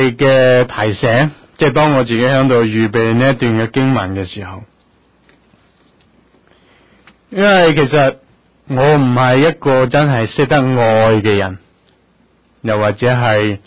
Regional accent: China; 因为其实我们其实知道，就是说读书在我们中国人里面是一个很重要

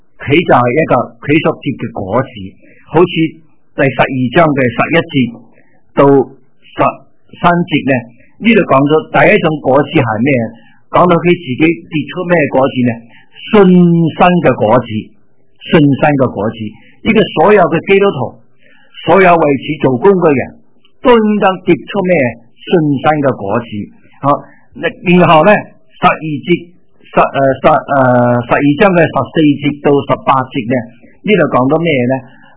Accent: Guangdong, China; 我是广东人

